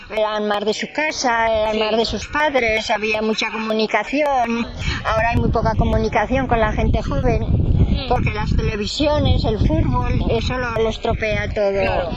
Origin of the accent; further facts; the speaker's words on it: Muro de Roda, Aragon, Spain; born there; nací en Muro de Roda. ¿Sí? Provincia Huesca.